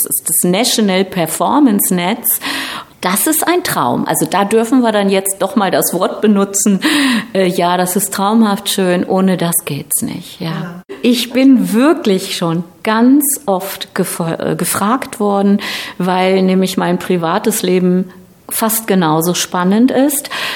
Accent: Braunschweig, Lower Saxony, Germany; also born or lived in New York; Ich möchte dem Kind ein anderes Zuhause geben als New York. Und dann bin ich zurück in meine Heimatstadt. Ja, und das ist aber der Grund, dass ich dann hier in Braunschweig zurück war

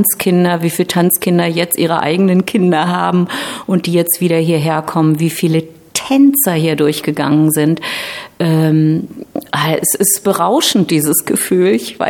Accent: Braunschweig, Lower Saxony, Germany; also born or lived in New York; Ich möchte dem Kind ein anderes Zuhause geben als New York. Und dann bin ich zurück in meine Heimatstadt. Ja, und das ist aber der Grund, dass ich dann hier in Braunschweig zurück war

